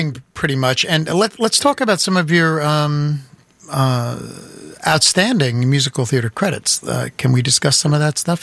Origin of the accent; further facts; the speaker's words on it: Brooklyn, New York, United States; born there; I was born in Flatbush, my friend.